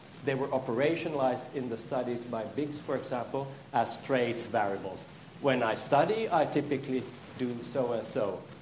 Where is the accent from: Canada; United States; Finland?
Finland; Vaasa, Ostrobothnia; I'm not actually very far away from my birthplace. I grew up in Vasa and studied there at the Department of Education to be a primary school teacher.